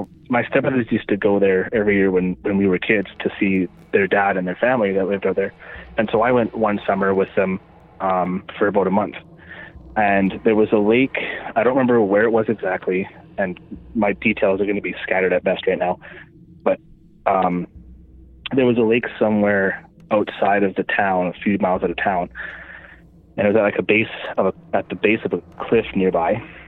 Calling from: Manitoba, Canada; from Manitoba.

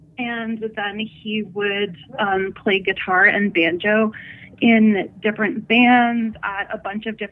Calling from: Ontario, Canada; I'm calling from Northern Ontario.

